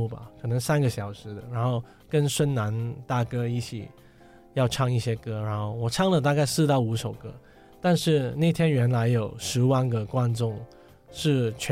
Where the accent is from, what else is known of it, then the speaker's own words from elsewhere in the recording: Hong Kong; 但是我说我是从香港来的 AP，